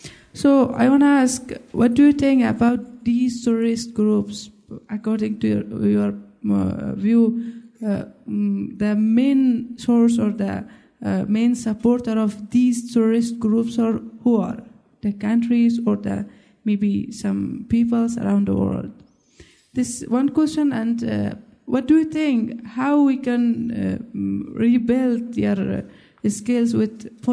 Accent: Afghanistan; English is a second language; I'm from Afghanistan.

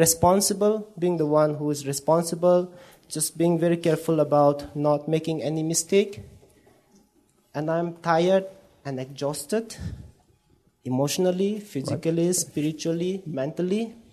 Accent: Manipur, India; I'm from Manipur.

